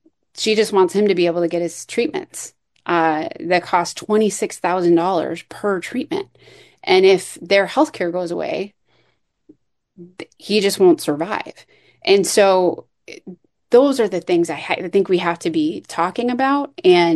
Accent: St. Louis Park, Minnesota, United States; I was grateful to represent St. Louis Park in the, in my hometown, in the legislature.

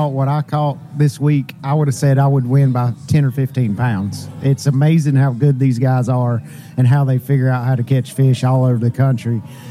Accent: Shelby, North Carolina, United States; I'm from Shelby, not that far away, and Lake Norman's my home lake.

